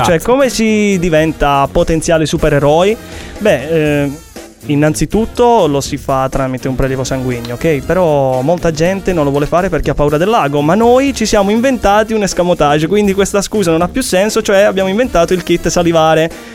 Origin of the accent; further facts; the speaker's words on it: Bari, Apulia, Italy; No, quasi, sono di Bari.